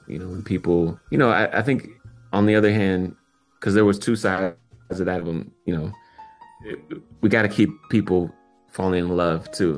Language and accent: English; Minneapolis, Minnesota, United States; you know, I'm from Minneapolis. Like my first concert was three blocks from where George Floyd was murdered, like three blocks. This is my hometown. This is my neighborhood.